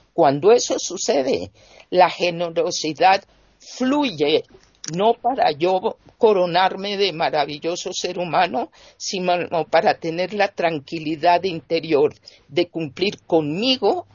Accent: Colombia; en mi país, que es Colombia

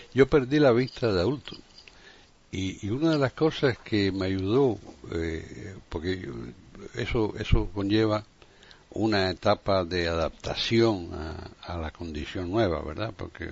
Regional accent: Havana, Cuba; moved away; que el país que conozco mejor, que es donde nací, en Cuba, antiguamente había un sitio para ciegos en La Habana, por lo menos, que es donde yo vivía, donde nací.

